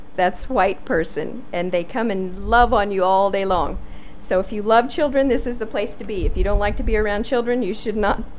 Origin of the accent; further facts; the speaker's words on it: Mountain Grove, Missouri, United States; I'm from Mountain Grove, Missouri. It's south central Missouri. Very small town, 4,500 people, and I'm an elementary music teacher.